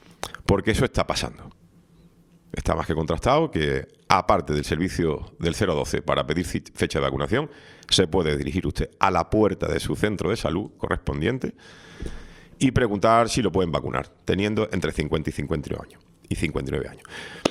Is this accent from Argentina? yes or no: no; Spain; pues somos españoles, ¿no?